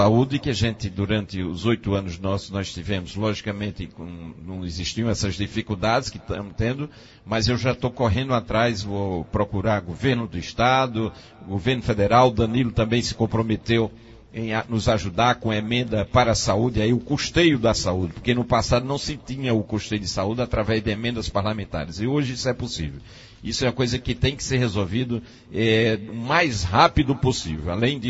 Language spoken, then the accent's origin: Portuguese; Carnaíba, Pernambuco, Brazil; com muita vontade de fazer aquilo que o povo merece na minha terra, Carnaíba.